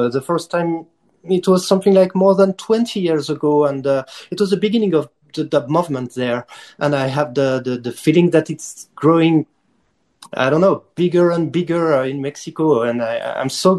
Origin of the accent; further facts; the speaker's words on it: France; English is a second language; obviously I'm not Jamaican, I'm not from the UK neither, and I'm from France, so probably, I'm sure of that, I have this a specific way to produce and to play this music